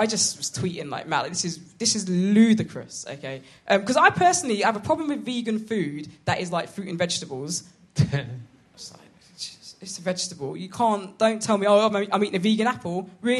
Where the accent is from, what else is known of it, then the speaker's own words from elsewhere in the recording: London, United Kingdom; I'm from London.